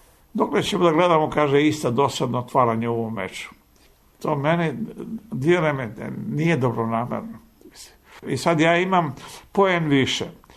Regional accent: Belgrade, Serbia; born there; ja sam i sam rođen u Beogradu.

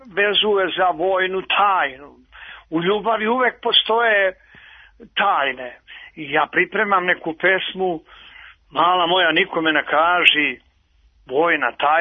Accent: Šumadija and Western Serbia, Serbia; meni je drago da potičem iz Dragačevskog kraja

